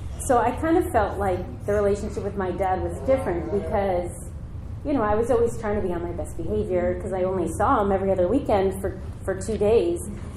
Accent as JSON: {"language": "English", "region": "New York", "country": "United States", "tie": "born there", "said": "I was born in New York in 1976"}